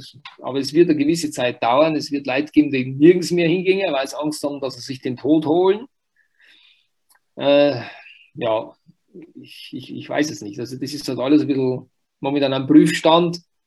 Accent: Wurz, Bavaria, Germany; ich bin in Wurz aufgewachsen, Wurz, Gemeinde Büchersreuth, also ein kleines Dorf, und wurde auch Ministrant

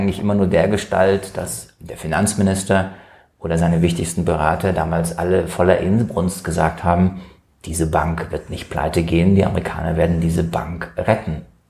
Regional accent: Germany; Ich bin ein Kind der Bundesrepublik, bin groß geworden in diesem System, das ich immer für stabil gehalten habe.

